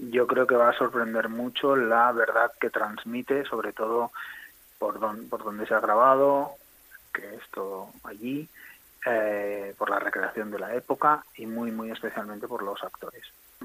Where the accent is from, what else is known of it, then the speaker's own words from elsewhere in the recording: Basque Country, Spain; porque soy vasco